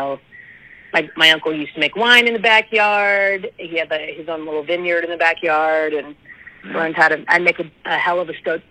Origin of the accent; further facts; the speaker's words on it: Redlands, California, United States; also born or lived in Chicago; now in Los Angeles, United States; So I grew up here. I was born and raised in Redlands, and then I moved to Chicago for college when I was 18